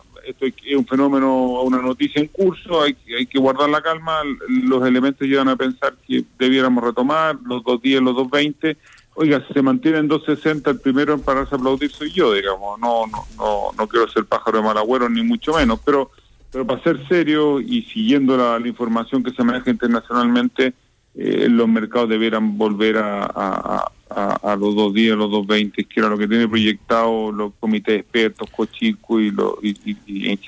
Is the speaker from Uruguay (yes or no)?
no; Chile; Por nosotros como chilenos y primeros productores de cobre del mundo